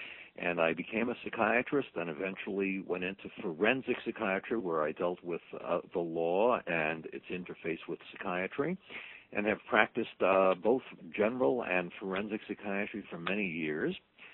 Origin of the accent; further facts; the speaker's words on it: Brooklyn, New York, United States; Well, I grew up in Brooklyn, New York. That's where I was born and spent the first 19 years of my life